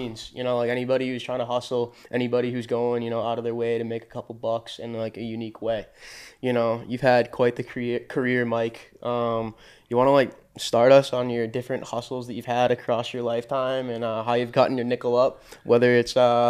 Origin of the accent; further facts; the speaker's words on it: Chelmsford, East of England, United Kingdom; when I was 11 years old, you know, growing up in Chelmsford, I didn't even know what weed was